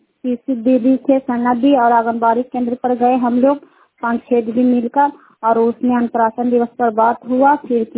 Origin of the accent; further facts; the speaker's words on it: Kukahariya, Bihar, India; कुकहरिया के रहने वाले हैं, रुखाई पंचायत के चंडी प्रखंड ललंदा जिले के।